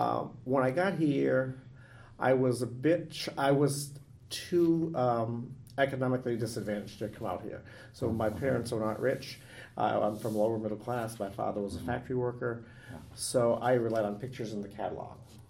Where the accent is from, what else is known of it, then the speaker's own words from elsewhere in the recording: Lewiston, Maine, United States; moved away as an adult; In Lewiston, Maine.